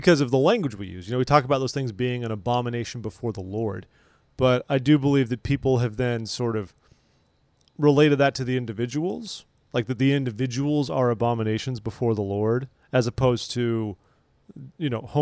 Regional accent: California, United States; You know, as a Californian, I was greatly affected by it

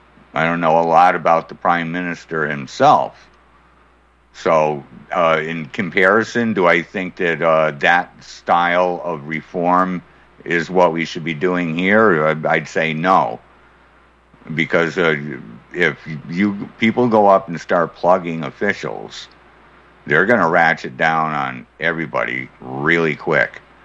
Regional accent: Massachusetts, United States; I am from the Commonwealth of Massachusetts, where the Agenda 21 bomb went off

